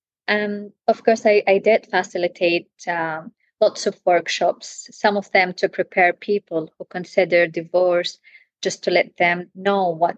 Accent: Jeddah, Makkah Province, Saudi Arabia; I'm from Jeddah, Saudi Arabia

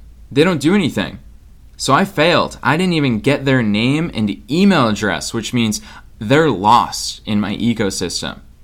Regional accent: Boston, Massachusetts, United States; now in Los Angeles, United States; this week, I'm in Boston, which is my hometown. It's where I grew up before I moved to LA this January 2017.

